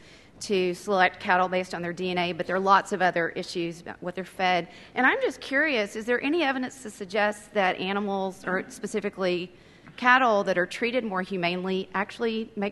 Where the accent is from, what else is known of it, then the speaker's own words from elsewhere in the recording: San Antonio, Texas, United States; I am from San Antonio. And although I'm currently a vegetarian, I'm a native Texan, so I grew up eating lots of beef and have a lot of beef-eating friends and family still.